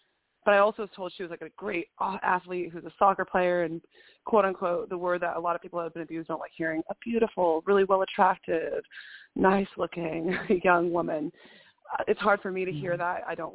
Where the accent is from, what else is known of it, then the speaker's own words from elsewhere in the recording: Redding, California, United States; I was born in Reading, up in Shasta County, so I was actually not from there, but I was born and bred in northern Shasta.